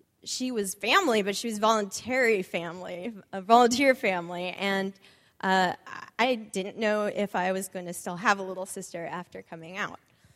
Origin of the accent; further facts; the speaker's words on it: Seattle, Washington, United States; I mean, we're from Seattle. We know this.